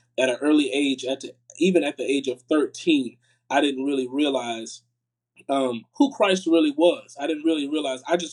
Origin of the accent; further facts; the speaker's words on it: Tickfaw, Louisiana, United States; It's a small village where I'm from, actually. But I'm from Tickfall, Louisiana. Born and raised there.